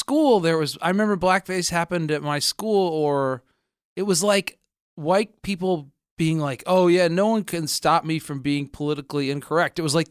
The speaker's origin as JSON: {"language": "English", "region": "Connecticut", "country": "United States", "tie": "born or raised there", "said": "I grew up in Connecticut in a really wealthy town. We were not all that wealthy"}